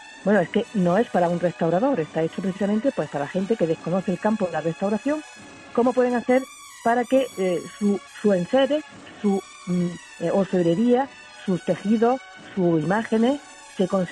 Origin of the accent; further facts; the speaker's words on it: Jaén, Andalusia, Spain; now in Granada, Spain; Soy de Jaén, adoptada en Granada porque llevo aquí 32 años.